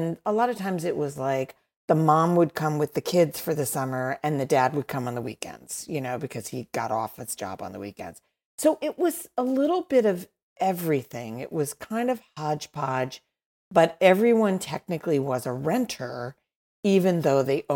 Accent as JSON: {"language": "English", "town": "Baltimore", "region": "Maryland", "country": "United States", "tie": "born or raised there", "said": "Yeah, well, I grew up in Maryland. I grew up in Baltimore, and I'm very familiar with Chincoteague."}